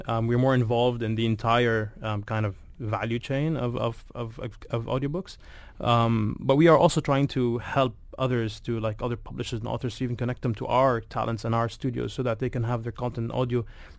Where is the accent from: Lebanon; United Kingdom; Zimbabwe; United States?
Lebanon; also born or lived in Canada; I was up till the age of 10, I was raised in Canada, before moving back to Lebanon after our civil war.